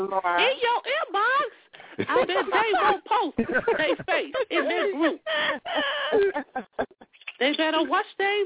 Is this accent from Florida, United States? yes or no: no; Arizona, United States; I'm from Arizona.